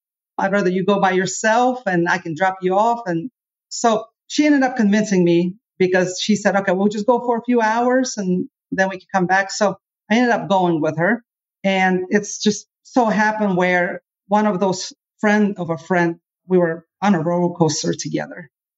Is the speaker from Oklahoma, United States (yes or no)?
no; Louisville, Kentucky, United States; So originally, my family is from Russia. We got here when I was 10 years old. So I grew up pretty much in Louisville, in Kentucky.